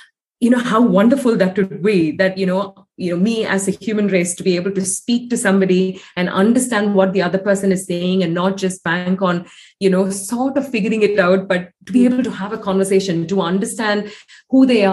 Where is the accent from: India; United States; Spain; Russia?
India; I think we were not this anglicized, you know, even growing up in India.